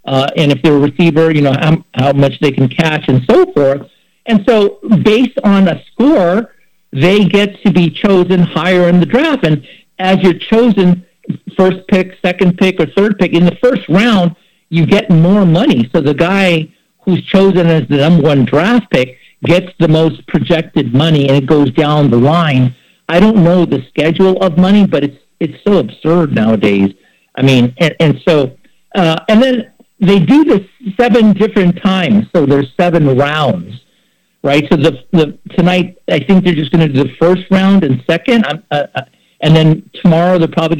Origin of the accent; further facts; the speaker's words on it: San Francisco, California, United States; I mean, I was raised in San Francisco during the time of the glory days for the 49ers